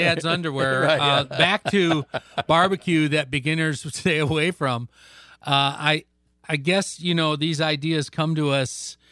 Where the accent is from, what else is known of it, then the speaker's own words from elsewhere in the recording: Reed City, Michigan, United States; which I grew up listening to in Reed City.